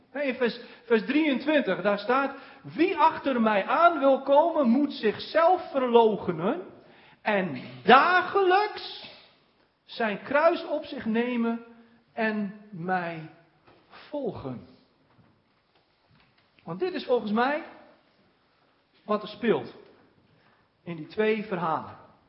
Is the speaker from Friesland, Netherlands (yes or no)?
no; Drenthe, Netherlands; born there; Komt uit Kerkenveld, Alteveer, dat is vlakbij waar ik geboren ben.